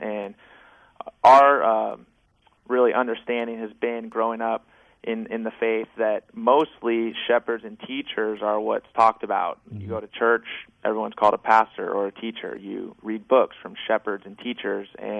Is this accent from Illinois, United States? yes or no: no; Bellevue, Washington, United States; I'm originally from Bellevue, so I'm back in the Northwest.